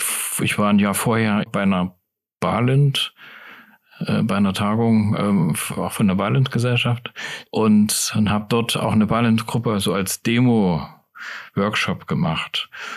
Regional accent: East Germany, Germany; Bei der Trilog-Konferenz zum Beispiel, da rede ich halt als Deutscher oder manchmal auch als Ostdeutscher.

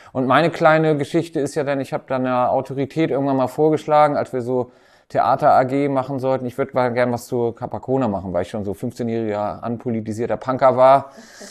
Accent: Timmendorfer Strand, Schleswig-Holstein, Germany; und das ist eben die Lübecker Bucht, dort, wo ich herkomme, Timmendorfer Strand, ist ja direkt die Gegend

